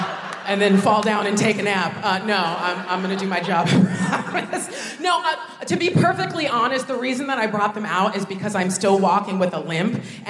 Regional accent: United States; when I was growing up in America, I didn't know

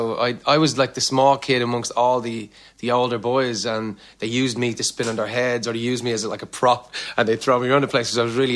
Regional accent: Ireland; now in United States; What happened was, in Ireland, we never had MTV for a long time. So I'd heard about MTV being an American anomaly, this thing that was happening in over here.

